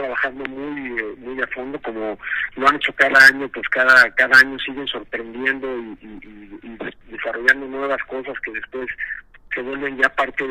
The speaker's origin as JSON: {"language": "Spanish", "country": "Mexico", "said": "pero representándonos a todos como mexicanos en los seriales más importantes"}